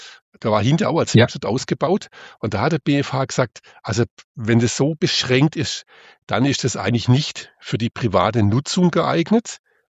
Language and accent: German; Baden-Württemberg, Germany; Also ich bin ja Schwabe und ich gebe zu, super Spießer.